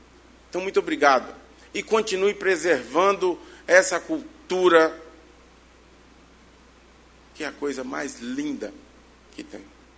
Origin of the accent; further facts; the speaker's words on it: Vila Pavão, Espírito Santo, Brazil; now in Santa Maria de Jetibá, Brazil; nunca mais retornei para minha terrinha natal, que é a Vila Pavão, que eu amo demais. Mas vim passear ali no Córrego do Ouro e aqui estou até hoje.